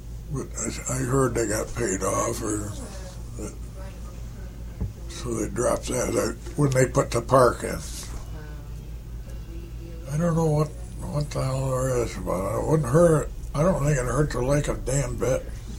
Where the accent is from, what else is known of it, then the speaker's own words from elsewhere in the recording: Cooperstown, New York, United States; I knew just about everybody, and everybody knew me when I was growing up.